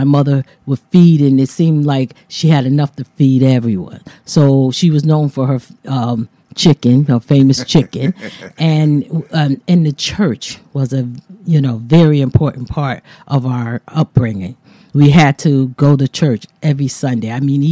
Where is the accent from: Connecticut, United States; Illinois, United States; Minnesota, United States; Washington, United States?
Connecticut, United States; New Haven; Yes, I was born in New Haven.